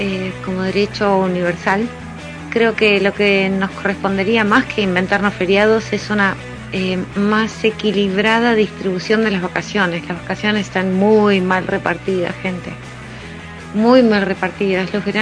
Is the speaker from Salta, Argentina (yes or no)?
no; Exaltación de la Cruz, Buenos Aires Province, Argentina; de Exaltación de la Cruz.